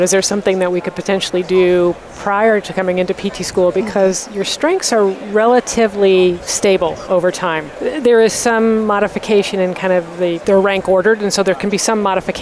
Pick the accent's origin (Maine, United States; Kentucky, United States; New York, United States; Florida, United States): New York, United States; Buffalo; also born or lived in South, United States; Well, I grew up in Buffalo, but I've lived in the South.